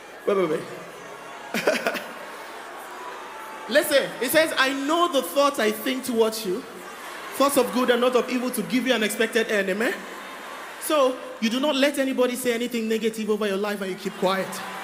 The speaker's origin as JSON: {"language": "English", "town": "Port Harcourt", "region": "Rivers", "country": "Nigeria", "said": "I come from Port Harcourt, amen? And in Port Harcourt we say, if God be for me, who goes down?"}